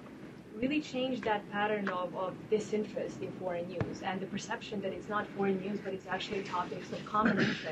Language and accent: English; Serbia; and I'm from Serbia.